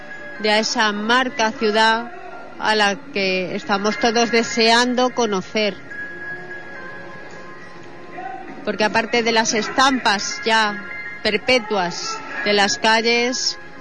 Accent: Huelva, Andalusia, Spain; esas tradiciones son las que nos mantienen con ese ADN de que somos onubenses, es lo que nos afianza la tierra.

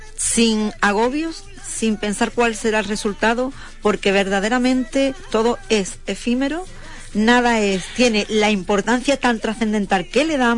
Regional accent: Huelva, Andalusia, Spain; soy un artista de Huelva. Y jamás he estado en un cartel que diga artista de Huelva, jamás.

